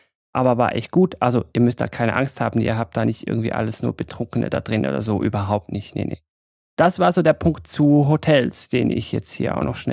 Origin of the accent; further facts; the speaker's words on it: Switzerland; Ich bin Schweizer, mich flasht das nicht so, wenn ich auf dem Berg oben stehe.